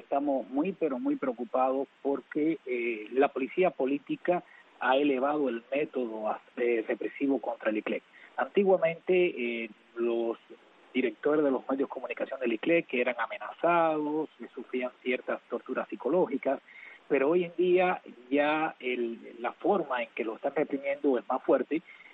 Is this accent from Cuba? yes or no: yes; Cuba; mi pueblo cubano.